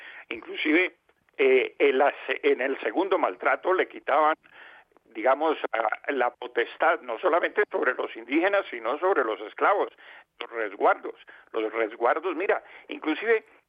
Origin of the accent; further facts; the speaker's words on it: Colombia; Pues mira, en mi tierra, en Colombia, tenemos un aforismo